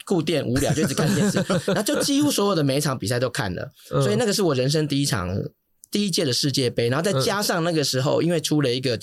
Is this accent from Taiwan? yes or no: yes; Taiwan; 那我小时候在台湾嘛，我舅舅家开那个电器行